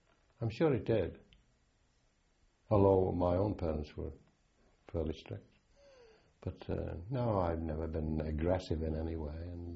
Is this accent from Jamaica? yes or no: no; Neston, United Kingdom; I was born in Neston.